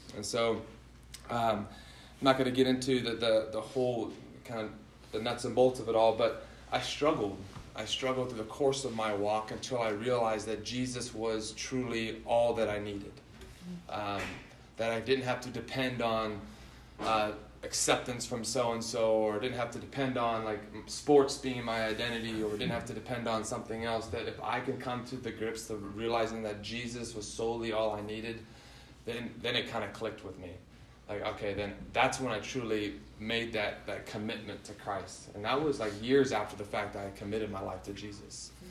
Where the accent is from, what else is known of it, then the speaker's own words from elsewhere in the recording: California, United States; I didn't grow up in the church. I was born and raised in Central Valley and two loving parents, two brothers.